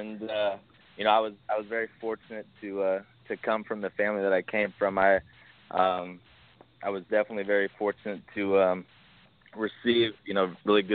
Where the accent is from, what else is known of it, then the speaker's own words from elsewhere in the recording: Hilliard, Ohio, United States; So I'm originally from Hilliard, Ohio. So it's a real close suburb of Columbus.